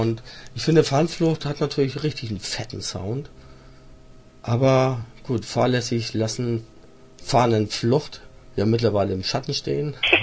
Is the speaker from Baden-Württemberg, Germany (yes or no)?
no; Schleswig-Holstein, Germany; Ja, ich komme aus Nordfriesland.